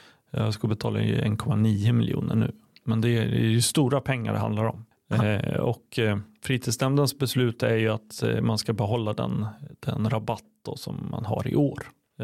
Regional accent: Örebro, Örebro County, Sweden; Det är klart att man som örebroare

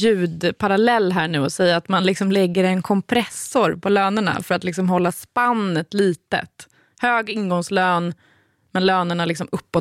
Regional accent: Nacka, Stockholm County, Sweden; Jag är ju också från Nacka.

